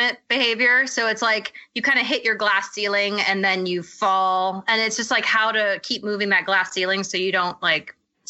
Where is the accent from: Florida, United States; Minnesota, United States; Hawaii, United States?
Hawaii, United States; Maui; I'm actually from Hawaii, so I'm from Maui